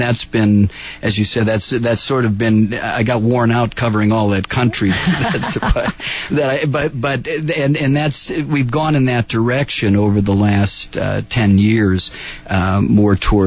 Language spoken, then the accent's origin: English; Colorado Springs, Colorado, United States; I grew up in Colorado Springs, and so I started going up to Aspen in 65.